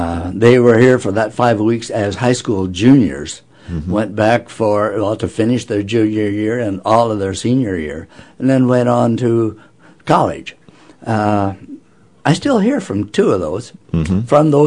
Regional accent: Alaska, United States; ask, where are you from? And I'd say, Alaska.

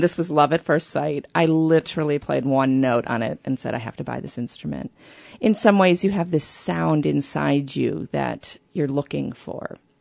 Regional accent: Chicago, Illinois, United States; No, I grew up in Chicago in the suburbs.

